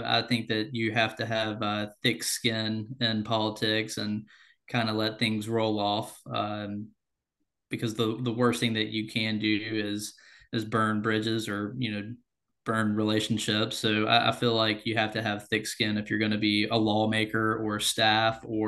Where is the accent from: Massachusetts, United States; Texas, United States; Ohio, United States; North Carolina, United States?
North Carolina, United States; Sure. So again, I grew up in rural North Carolina. My father was the Johnson County GOP chairman, and he was staff for the North Carolina House as well.